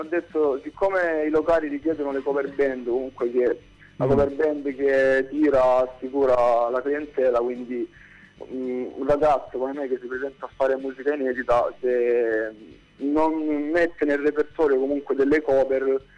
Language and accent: Italian; Casarano, Apulia, Italy; Sì, allora io sono di Casarano, in provincia di Lecce.